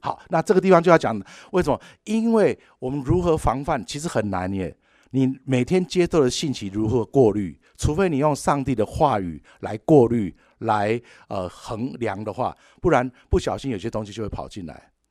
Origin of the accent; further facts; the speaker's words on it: China; 那这个还真的在我们中国人的文化里面，也在美国人的文化里面